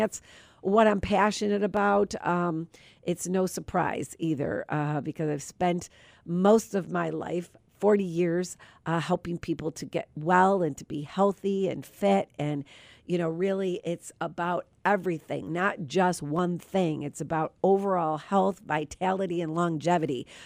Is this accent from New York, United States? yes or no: yes; North Tonawanda, New York, United States; And they are in the North Tonawanda, North Amherst area, which is my old stomping grounds. I grew up in North Tonawanda